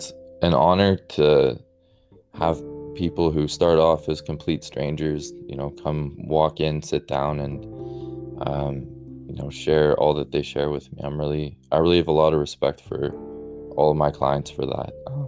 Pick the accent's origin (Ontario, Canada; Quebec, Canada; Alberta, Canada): Ontario, Canada; Stouffville; also born or lived in Vancouver, Canada; So I'm from Stouffville, Ontario, which is a little bit north of Toronto, Ontario, and I grew up in this area. I went to Peterborough to do my psych degree at Trent University and then moved to Vancouver to do my master's after that.